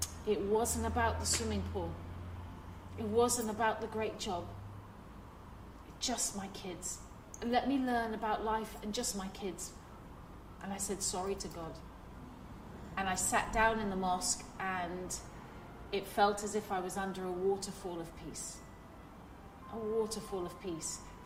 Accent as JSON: {"language": "English", "region": "London", "country": "United Kingdom", "tie": "born there", "said": "I was born in London to parents who had lost their faith."}